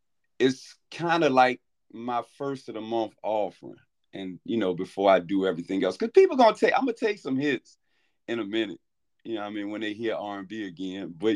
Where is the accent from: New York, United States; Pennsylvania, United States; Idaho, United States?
Pennsylvania, United States; Philadelphia; moved away; as I got older, I moved to North Carolina from Philadelphia and in college.